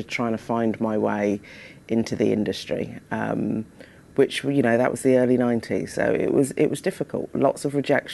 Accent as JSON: {"language": "English", "town": "Reading", "region": "South East England", "country": "United Kingdom", "tie": "born or raised there", "said": "So look, Reading is known as mini Barbados because so many people from Barbados sort of descended to Reading in the early 60s. And I think I'm typical of most sort of second generation immigrants of West Indi"}